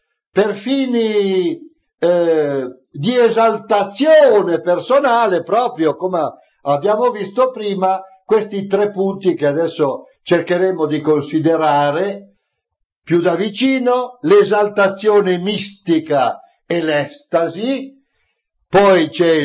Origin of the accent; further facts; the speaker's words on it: Sardinia, Italy; Io mi ricordo, quando ero ragazzino in Sardegna, nelle campagne di Abbasanta, di Macomer, in altre campagne